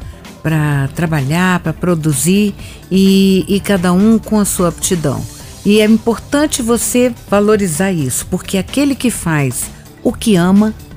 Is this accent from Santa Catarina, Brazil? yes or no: no; Brasília, Federal District, Brazil; Primeira geração, eu já nasci aqui em Brasília, né? Eu sou a segunda filha do meu pai e da minha mãe.